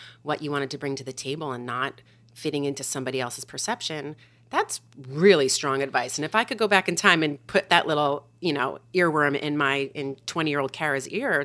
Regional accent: New Jersey, United States; I'm from New Jersey. I came to college here.

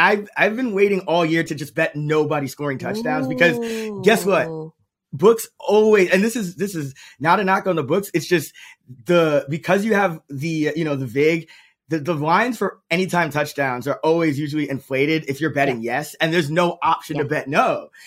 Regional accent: New York City, New York, United States; I mean, just, you know, coming from New York, I'm from the Bronx, New York.

